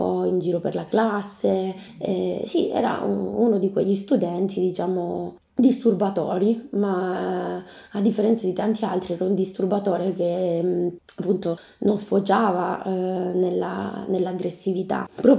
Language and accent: Italian; Southern Italy, Italy; e poi ci sono io che sono terrona.